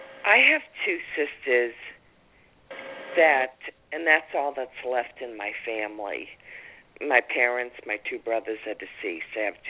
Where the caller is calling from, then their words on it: Massachusetts, United States; Massachusetts, and I just wanted to add … so I don't know.